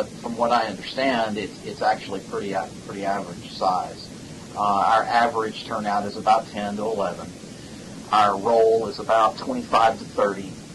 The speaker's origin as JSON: {"language": "English", "town": "Abilene", "region": "Texas", "country": "United States", "tie": "born or raised there", "also_born_or_lived": "California", "said": "I grew up out in West Texas, in Abilene, Texas. I was actually born in California, but we moved out to Texas when I was, younger."}